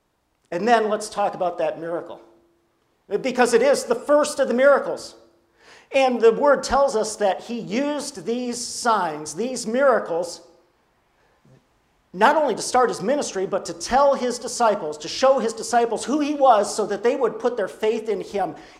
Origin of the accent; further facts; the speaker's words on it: Marlette, Michigan, United States; And when I say I'm from Marlette, it's not even enough for me to say I'm from Marlette, Michigan, because people in Michigan have no idea where Marlette is.